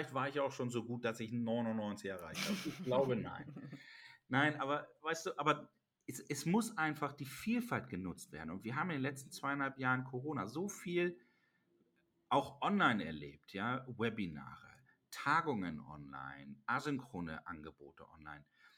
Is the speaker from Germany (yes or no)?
yes; Lower Saxony, Germany; ich muss nicht als Niedersachse südlichen Osnabrücks aufhören zu suchen